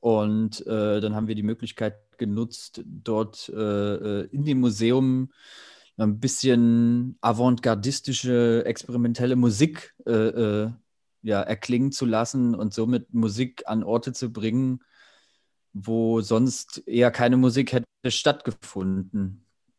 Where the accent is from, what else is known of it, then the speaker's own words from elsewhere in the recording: Thuringia, Germany; auch wenn sie einen als Thüringer erstmal ein bisschen kritisch beugen und beschnüffeln am Anfang, läuft das jetzt alles super hier oben.